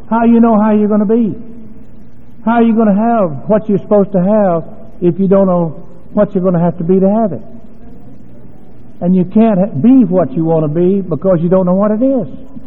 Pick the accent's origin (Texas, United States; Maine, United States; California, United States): Texas, United States; She's a Yankee and I'm a Texan.